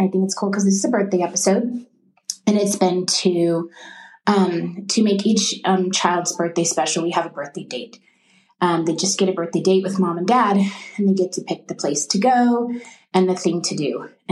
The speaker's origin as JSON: {"language": "English", "town": "Spring Branch", "region": "Texas", "country": "United States", "said": "I'm from Spring Branch, Texas, just north of San Antonio."}